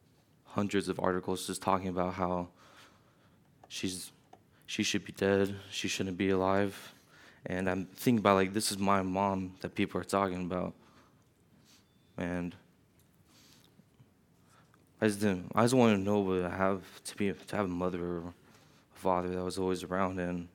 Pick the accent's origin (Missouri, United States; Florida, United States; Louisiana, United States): Florida, United States; Miami; born there; I was born in Miami, Florida.